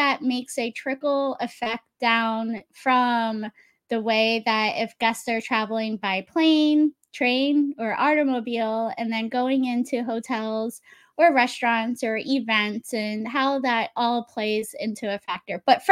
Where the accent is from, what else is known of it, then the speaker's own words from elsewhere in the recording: Florida, United States; because I grew up in Southwest Florida, always seeing the sunset.